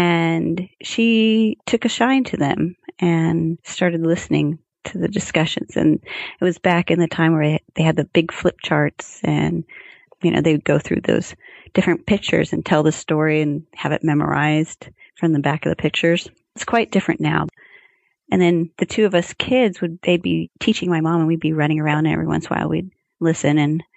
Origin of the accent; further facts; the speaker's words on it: Seattle, Washington, United States; but we grew up in Seattle.